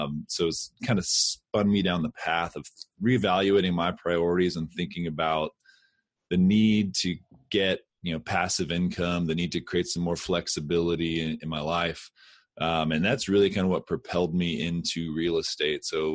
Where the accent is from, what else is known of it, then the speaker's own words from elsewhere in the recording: Austin, Texas, United States; You know, I grew up in Austin. I got an advertising degree.